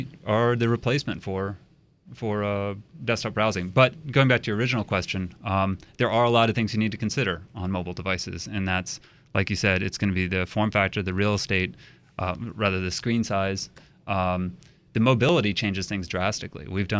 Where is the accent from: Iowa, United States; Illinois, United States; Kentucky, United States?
Illinois, United States; Chicago; I'm from the Chicago area.